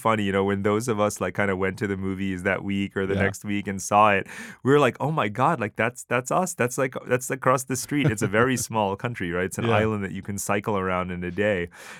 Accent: United States; now in Singapore; because obviously I grew up as an Asian American, you know, and that's what I was called. Obviously, I'm totally American, but I'm Asian.

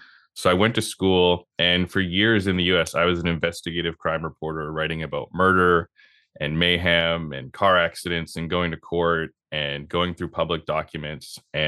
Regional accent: British Columbia, Canada; I have dual citizenship. I'm an American and a Canadian, even though I grew up in BC.

